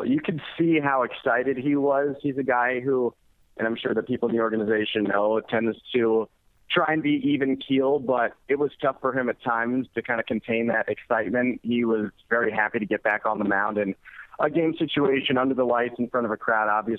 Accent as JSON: {"language": "English", "town": "Los Angeles", "region": "California", "country": "United States", "said": "I'm actually from Los Angeles"}